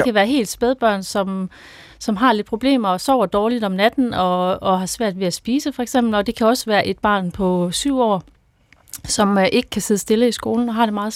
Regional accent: Horsens, Central Denmark Region, Denmark; og jeg kommer fra Horsens.

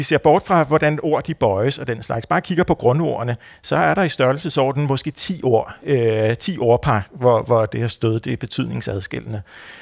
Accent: Capital Region of Denmark, Denmark; accent: Bornholmish; jeg er bornholmer og vokset op med bornholmsk, hvor der ikke er noget stød.

